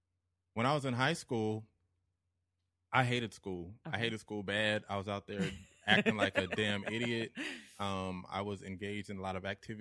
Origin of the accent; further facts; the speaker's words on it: Phoenix, Arizona, United States; I consider, like, when people ask me that question, I say I'm from Phoenix, because that's where I lived at before I was